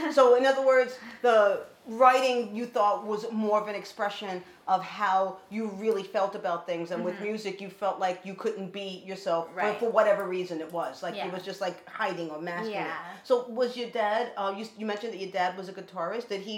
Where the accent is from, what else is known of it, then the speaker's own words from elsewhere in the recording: Bronx, New York, United States; Yeah, no, I get it because I know people, like I grew up in the Bronx and there were people that didn't want to go into Manhattan.